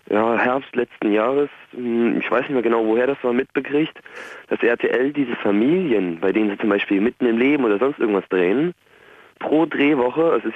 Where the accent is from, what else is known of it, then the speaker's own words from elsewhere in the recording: Munich, Bavaria, Germany; born there; Ich bin in München geboren